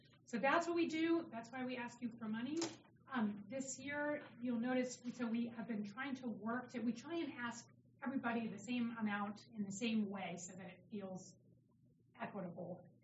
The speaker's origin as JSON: {"language": "English", "town": "Wilmington", "country": "United States", "said": "And I know I'm from Wilmington, and we saw the same thing."}